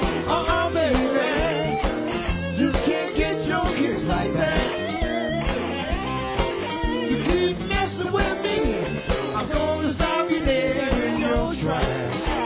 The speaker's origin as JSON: {"language": "English", "town": "Gary", "region": "Indiana", "country": "United States", "said": "We come from Gary, Indiana, to bring the blues to you."}